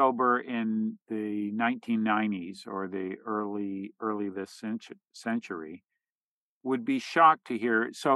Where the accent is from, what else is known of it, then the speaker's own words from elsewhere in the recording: Canada; I'm from Canada, right?